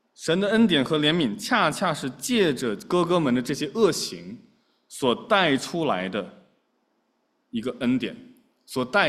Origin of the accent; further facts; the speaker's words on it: China; moved away; 我当时从中国过来的时候带了一批书